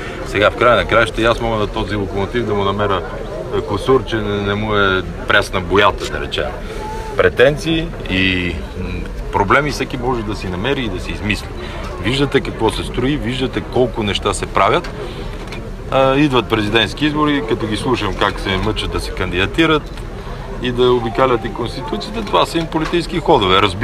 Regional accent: Shopluk, Bulgaria; аз помня, съм от Шопския край.

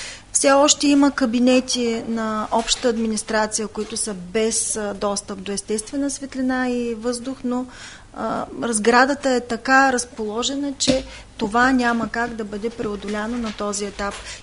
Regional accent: Varna, Varna Province, Bulgaria; като човек, роден и израсъл в този град, разбира се, че искам град Варна да има своята палата

